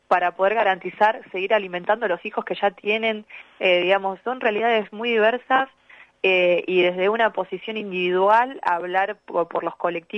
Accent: La Plata, Buenos Aires Province, Argentina; Yo soy de La Plata, así que recién llegando a mi casa.

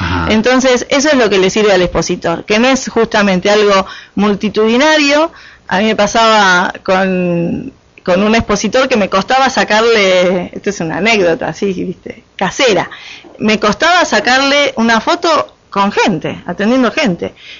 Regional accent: Valeria del Mar, Buenos Aires Province, Argentina; Y yo soy de Valeria, defiendo más Valeria siempre.

